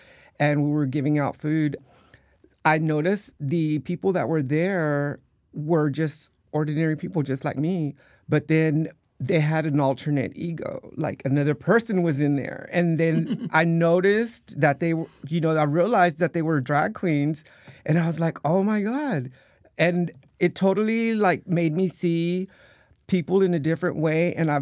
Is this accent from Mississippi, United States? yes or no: no; Dallas, Texas, United States; I'm from Dallas originally, in Dallas, Texas